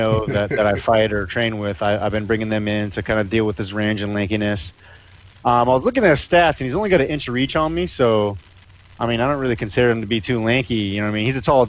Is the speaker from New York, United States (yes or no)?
no; Canoga Park, California, United States; now in Simi Valley, United States; No, I was born in Lancaster, and then I grew up in Canoga Park in the Valley. I moved to Simi Valley. I'm here in Simi Valley now, but I moved out here in 94 after the earthquake.